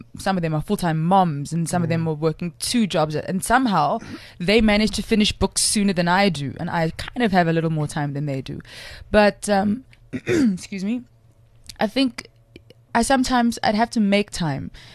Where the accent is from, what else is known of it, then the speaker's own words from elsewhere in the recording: Cape Town, Western Cape, South Africa; I grew up in a place called Strandfontein, which is part of the greater Mitchells Plain area in Cape Town.